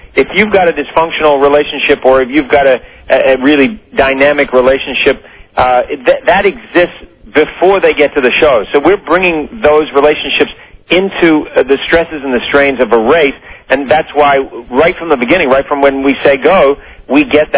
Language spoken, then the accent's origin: English; New Zealand; I was originally from New Zealand, and it's a huge show down there.